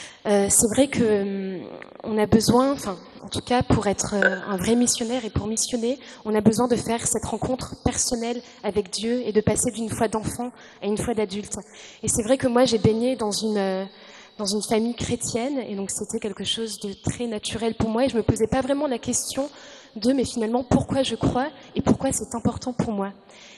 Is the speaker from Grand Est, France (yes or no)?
no; Toulouse, Occitanie, France; moved away as an adult; now in Paris, France; Je suis originaire de Toulouse, mais je suis partie à Paris.